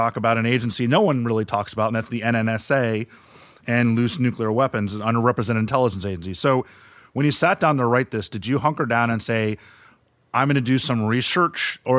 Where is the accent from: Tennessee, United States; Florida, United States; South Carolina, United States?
Florida, United States; Miami; now in Washington, United States; I'm from Miami, I live in Washington.